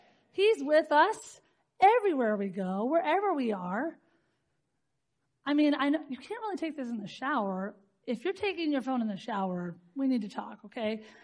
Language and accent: English; United States; We've grown up with a president and freedom. We don't have to bow down to the president. We're American, right?